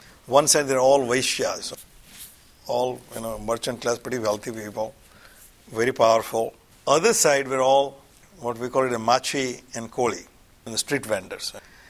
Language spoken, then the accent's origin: English; India; I grew up in India, which is as a Hindu, so I'm a part of a majority. 80% are Hindu. I'm a Brahmin, so grew up as a Brahmin.